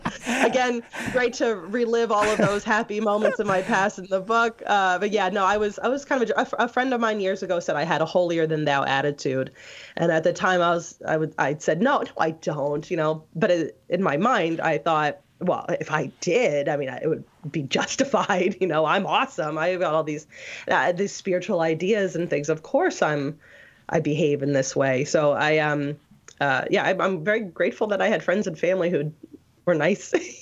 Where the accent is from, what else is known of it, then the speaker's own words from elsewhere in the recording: Bible Belt, United States; growing up in the Bible Belt